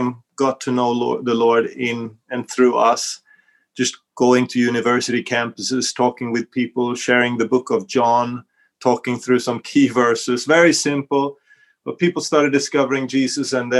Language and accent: English; Bangladesh; also born or lived in Sweden; We're originally from Sweden. I grew up in Bangladesh, half of my life in Asia, more or less, and half of my life, or actually more than half of my life in Asia. But I came to Sweden